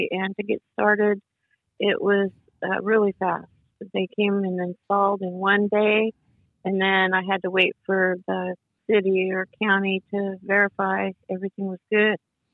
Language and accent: English; Sacramento, California, United States; I'm from Sacramento, California.